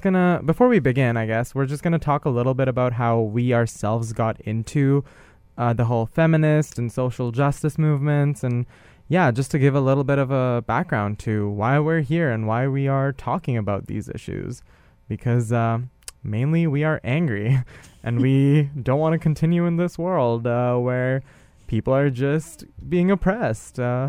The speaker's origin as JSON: {"language": "English", "country": "India", "tie": "born or raised there", "said": "I'm a light-skinned brown boy. So growing up in India and being a cisgender male"}